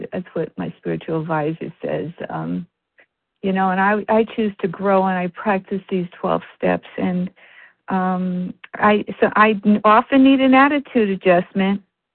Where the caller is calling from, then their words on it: New Hampshire, United States; I'm actually calling from New Hampshire. I'm listed in New York, though.